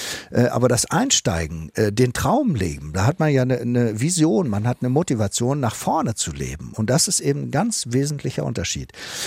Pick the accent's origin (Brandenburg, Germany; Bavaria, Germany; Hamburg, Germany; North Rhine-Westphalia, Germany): Hamburg, Germany; Und ich war ja Hamburger Jung, ne? Ich war ja aus der Stadt.